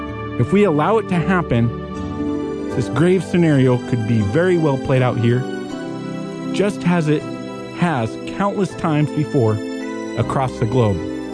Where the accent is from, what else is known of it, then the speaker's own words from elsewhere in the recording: Oregon, United States; there was a doctor in Oregon, actually from my hometown